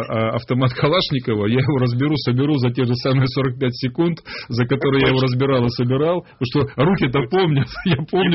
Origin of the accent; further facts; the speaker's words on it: Altai Krai, Russia; он знал, что мы земляки с Алтая